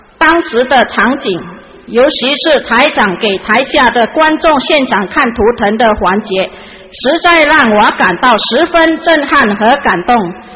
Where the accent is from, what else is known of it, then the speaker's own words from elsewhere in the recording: Perak, Malaysia; 我是来自马来西亚霹雳巴干车来的